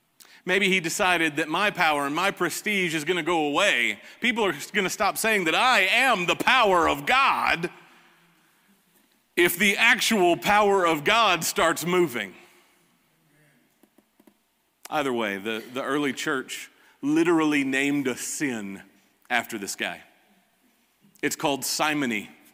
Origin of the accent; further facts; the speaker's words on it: Texas, United States; I am still a man, I am still a Texan, I am still an American, I am still an Aggie.